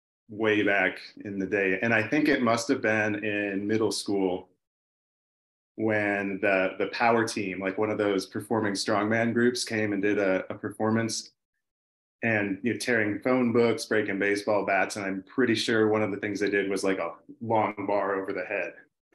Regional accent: California, United States; This would have been, I was in Southern California.

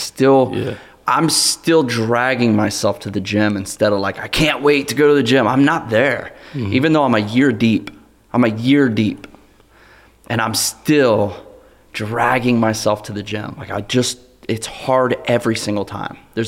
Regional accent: Ohio, United States; And then once he found out I was born and raised in Ohio, like, that's what it took.

